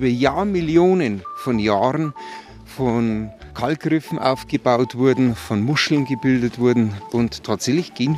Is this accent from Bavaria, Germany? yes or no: yes; Bavaria, Germany; Ich kenne aber trotzdem natürlich die Priesbergalm. Und das ist tatsächlich meine Heimatregion.